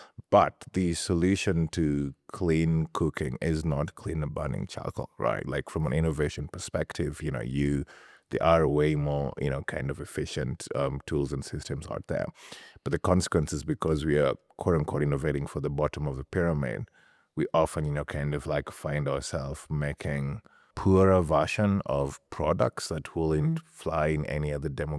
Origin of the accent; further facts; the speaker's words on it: Kenya; now in United States; Being a Kenyan, you never really think about race. Then I was in the US, now I have to think about race.